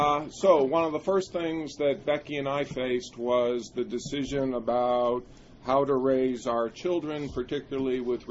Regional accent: New Jersey, United States; I grew up in New Jersey in a Reform Jewish family. I went off to college in Chicago

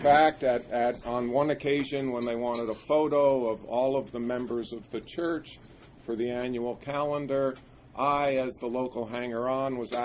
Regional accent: New Jersey, United States; I grew up in New Jersey in a Reform Jewish family. I went off to college in Chicago

